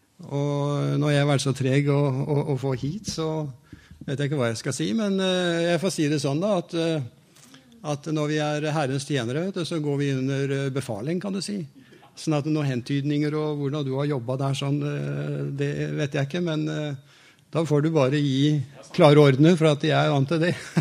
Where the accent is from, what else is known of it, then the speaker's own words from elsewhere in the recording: Kragerø, Telemark, Norway; also born or lived in Skien; Personlig kom jeg fra Kragerø, og reiste derfra som 18-åring opp til Skien, og gikk i frisørlære hos gamle P.A. Larsen.